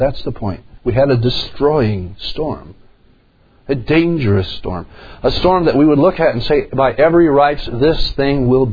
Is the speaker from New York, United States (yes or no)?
yes; New York, United States; I remember growing up in New York, sometimes you have combinations of these things, living on the lake.